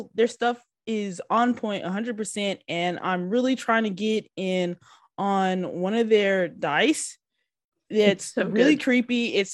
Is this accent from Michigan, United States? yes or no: no; Dallas, Texas, United States; I am from Texas. I am from Dallas. I am a Dallas Cowboy fan.